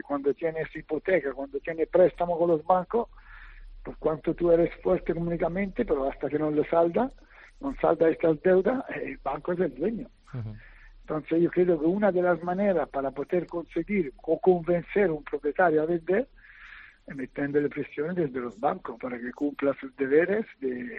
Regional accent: Italy; Spanish is a second language; no hablo castellano, no hablo valenciano, digo, pero soy italiano

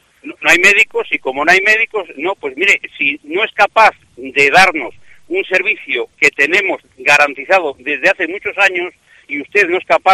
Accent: Castile and León, Spain; que somos castellanos y leoneses todos

